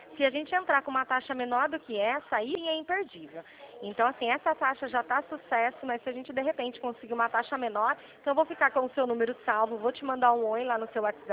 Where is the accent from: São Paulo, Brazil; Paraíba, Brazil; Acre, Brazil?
São Paulo, Brazil; Eu sou daqui de São Paulo